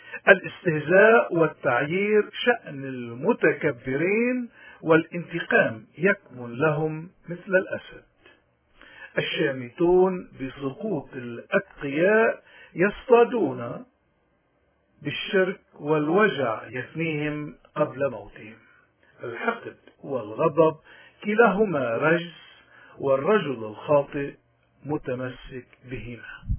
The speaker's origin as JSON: {"language": "Arabic", "country": "Lebanon", "said": "نحن كشعب لبناني مقارنة أو نسبة بعدد سكاننا"}